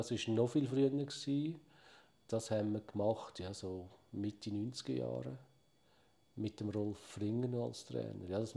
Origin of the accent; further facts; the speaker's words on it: Zurich, Switzerland; Oder, wir sind Zürcher. Also wir sind Säuliamt.